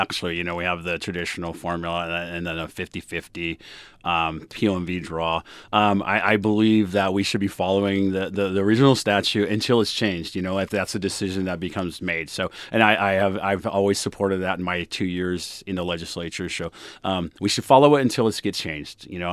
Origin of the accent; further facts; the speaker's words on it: Northwood, Alaska, United States; And I want to go down to Juneau and be that same person that I grew up in Northwood. I live in Choke.